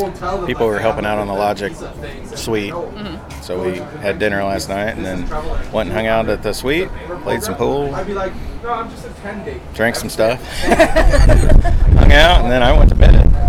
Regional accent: Indianapolis, Indiana, United States; from Indianapolis, Indiana.

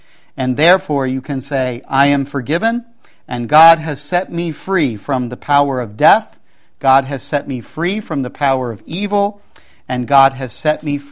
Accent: New Jersey, United States; Hey, I'm from South Jersey.

